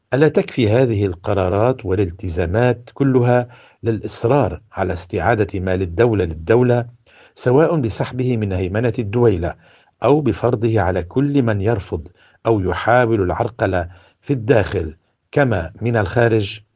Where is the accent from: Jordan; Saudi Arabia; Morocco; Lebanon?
Lebanon; شعورنا كلبنانيين أحرار